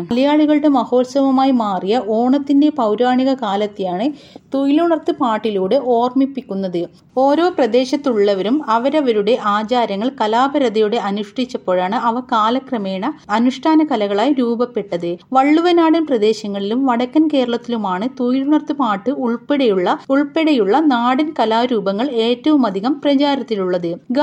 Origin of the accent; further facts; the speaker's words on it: Vavannur, Kerala, India; ഞാൻ ജനിച്ചു വളർന്ന പാലക്കാട് ജില്ലയുടെ ഏറ്റവും പടിഞ്ഞാറുള്ള കൂറ്റനാട്ടെ വാവന്നൂർ ഗ്രാമത്തിനും അഭിമാന നിമിഷം.